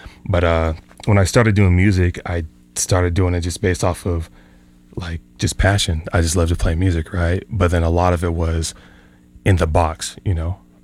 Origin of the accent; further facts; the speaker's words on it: New Mexico, United States; now in Tucson, United States; Not originally, but I've been in Tucson for about almost 17, 18 years. Yeah. Originally from New Mexico, then moved out to Arizona.